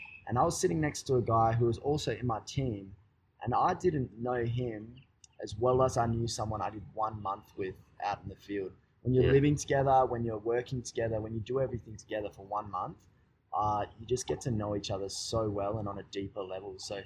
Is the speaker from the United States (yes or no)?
no; Perth, Western Australia, Australia; my hometown's Perth, and I work with a guy from Perth